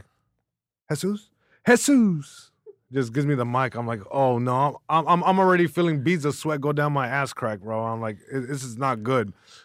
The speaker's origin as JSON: {"language": "English", "town": "Long Beach", "region": "California", "country": "United States", "tie": "born or raised there", "said": "Yeah, I was born here. I was born here, born and raised in Long Beach."}